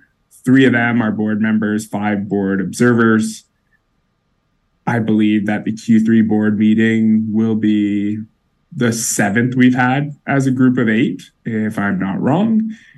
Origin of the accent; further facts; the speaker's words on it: Canada; I hail originally from Canada, but now I kind of split time between Toronto and California.